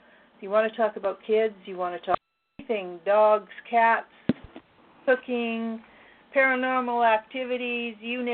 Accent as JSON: {"language": "English", "region": "Alberta", "country": "Canada", "said": "we are both Canadian. Both of us Canadian, both of us Albertans."}